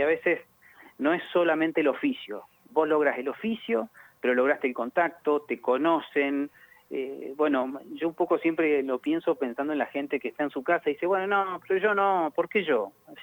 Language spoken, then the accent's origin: Spanish; San Martín de los Andes, Neuquén, Argentina; un gran saludo a toda la gente querida de mi ciudad natal.